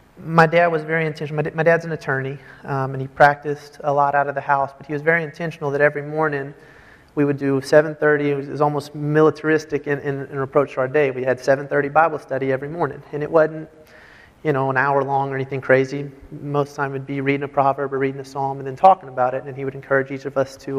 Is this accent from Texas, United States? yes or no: yes; Sugar Land, Texas, United States; you can't really tell stories about having a rough upbringing or being from the hood when you come from Sugar Land.